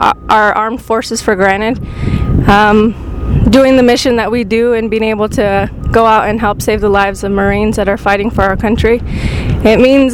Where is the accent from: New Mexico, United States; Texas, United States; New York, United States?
New Mexico, United States; Questa; now in Albuquerque, United States; I'm originally from Cuesta, New Mexico. That's where my parents currently live, and I am in Albuquerque, New Mexico.